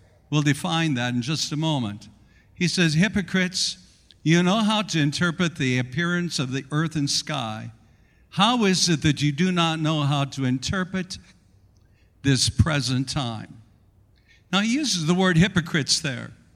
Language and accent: English; South Dakota, United States; growing up in South Dakota, in a farming community where everyone was interested in the weather.